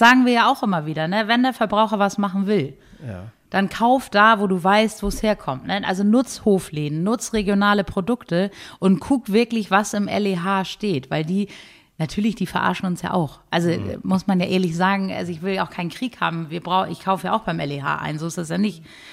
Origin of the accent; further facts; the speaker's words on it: Hattstedt, Schleswig-Holstein, Germany; Also das fängt hier bei uns in Hattstedt